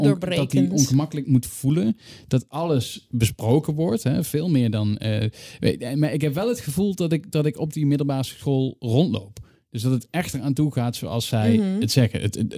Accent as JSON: {"language": "Dutch", "region": "Limburg", "country": "Netherlands", "said": "Ik kom uit Zuid-Limburg."}